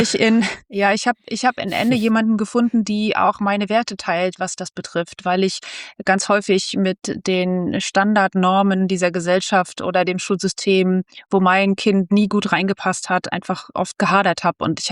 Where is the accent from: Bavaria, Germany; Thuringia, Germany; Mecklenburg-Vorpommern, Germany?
Mecklenburg-Vorpommern, Germany; Rostock; born there; now in Hamburg, Germany; Nee, ich komme aus Rostock. Ich bin in Rostock geboren und erst tatsächlich vor 10 Jahren jetzt nach Hamburg gezogen.